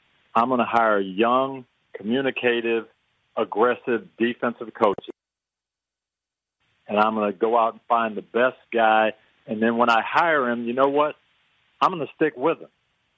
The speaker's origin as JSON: {"language": "English", "region": "Michigan", "country": "United States", "tie": "born or raised there", "said": "I want the Lions to be good. That's my home state, the team I grew up rooting for"}